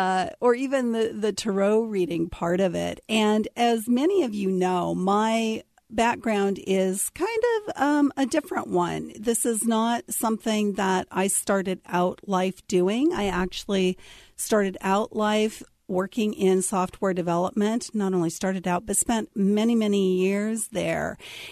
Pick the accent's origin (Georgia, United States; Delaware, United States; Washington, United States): Washington, United States; Seattle; from Seattle, too. So we're connected already.